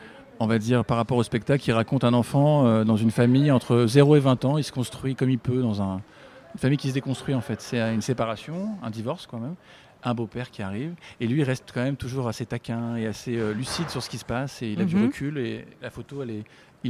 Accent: Paris, Île-de-France, France; Moi, je suis parisien, donc enfin, je suis beaucoup à Paris, donc c'est pas pareil le climat.

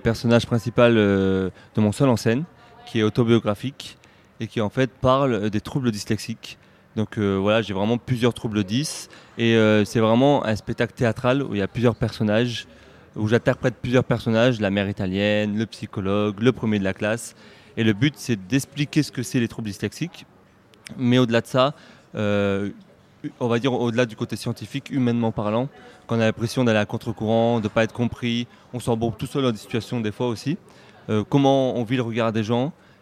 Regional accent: Avignon, Provence-Alpes-Côte d'Azur, France; moved away as an adult; Je viens d'Avignon, voilà, je suis un Avignonnais qui suis parti faire mes études de théâtre sur Paris. Et je reviens sur Avignon pour le festival.

